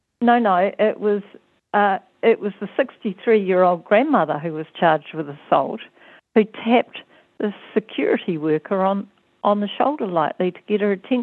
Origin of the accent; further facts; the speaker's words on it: New Zealand; Now, as a New Zealander, I have always thought, Rodney